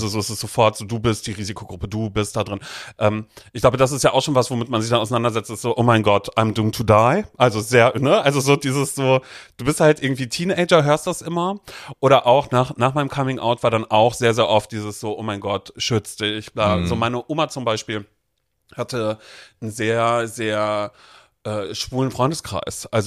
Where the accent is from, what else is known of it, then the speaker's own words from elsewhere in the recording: Brudersdorf, Germany; ich bin in Brudersdorf groß geworden, kleines Dorf